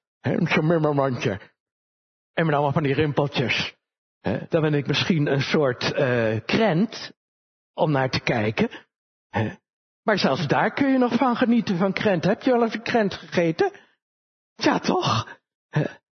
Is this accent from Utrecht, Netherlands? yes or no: yes; Utrecht, Netherlands; ik kom uit Utrecht met een stadsjochie. En ik speelde aan de overkant van de Kroezelaan, waar nu de jaarbeurs is.